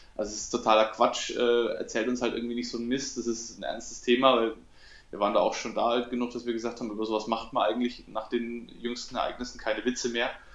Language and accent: German; Coburg, Bavaria, Germany; Aber bei uns in Coburg gibt es 2 Realschulen. Es gibt eine Realschule 1 und es gibt eine Realschule 2. Und in meinem Abschlussjahrgang 2003